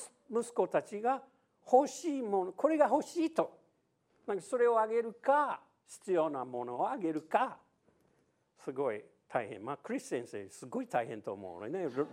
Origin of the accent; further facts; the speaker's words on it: Louisiana, United States; Japanese is a second language; 私ルイジアナ出身ですけど、アメリカの南部の方ですけど、